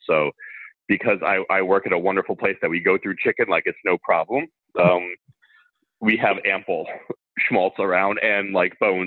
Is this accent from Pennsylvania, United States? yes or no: no; Miami, Florida, United States; also born or lived in New York City; You gotta realize I'm from Miami and lived in New York City.